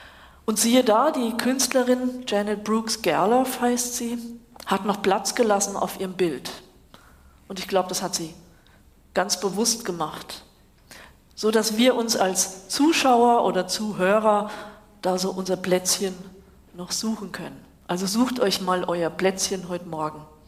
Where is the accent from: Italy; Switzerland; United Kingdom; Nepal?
Switzerland; also born or lived in Germany; Und mir liegt es nah, als Schweizerin und Deutsche.